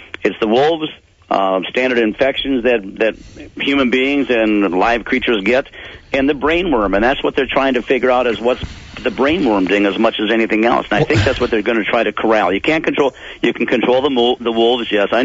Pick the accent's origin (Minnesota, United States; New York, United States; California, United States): Minnesota, United States; I've been born and raised in Minnesota.